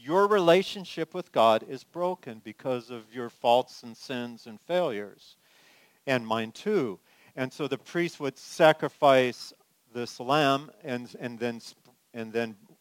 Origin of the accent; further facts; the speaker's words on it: California, United States; moved away as an adult; also born or lived in Illinois; I grew up in California, awesome church, and love it. But here I am going off to be a pastor. I moved from there to Illinois to go to seminary.